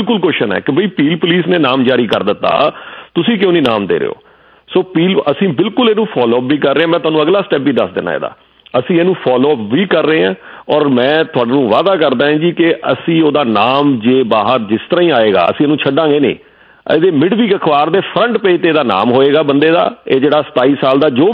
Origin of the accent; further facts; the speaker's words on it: Punjab, India; also born or lived in South India; now in Canada; ਅਸੀਂ ਪੰਜਾਬ ਤੋਂ ਹਾਂ।